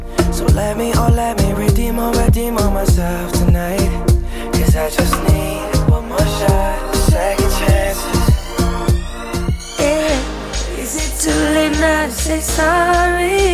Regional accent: Gothenburg, Västra Götaland County, Sweden; när jag växte upp i Göteborg, då var man ju 422 Backa Brunnsbo

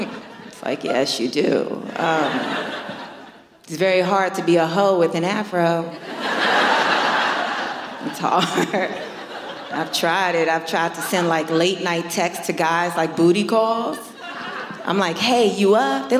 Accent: New York, United States; You know, I'm from New York.

